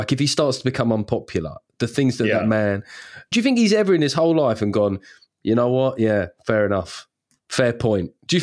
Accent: London, United Kingdom; I mean, I come from London

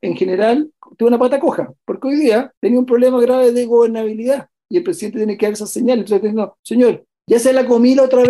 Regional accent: Chile; como chilenos

